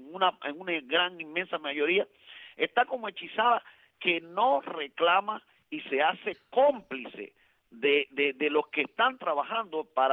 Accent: Cuba; nosotros como cubanos que hemos abierto los ojos

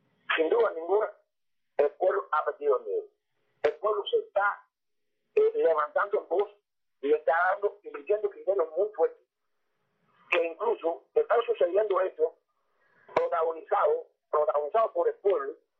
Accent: Cuba

